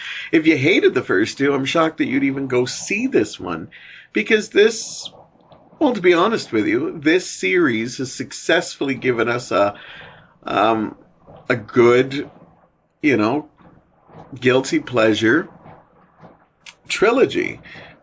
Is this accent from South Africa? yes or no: no; Hamilton, Ontario, Canada; I didn't know this movie was actually filmed in and around my hometown, Hamilton.